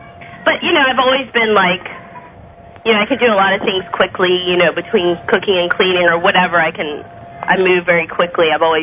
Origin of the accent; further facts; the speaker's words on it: Cincinnati, Ohio, United States; I'm from Cincinnati, Ohio.